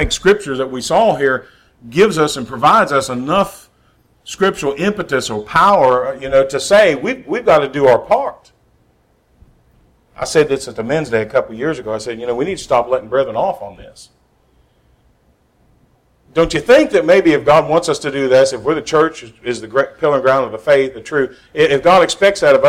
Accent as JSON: {"language": "English", "region": "West Virginia", "country": "United States", "tie": "born or raised there", "said": "I grew up in West Virginia, so it's fishing. It's not fishing or hunting. It's hunting and fishing."}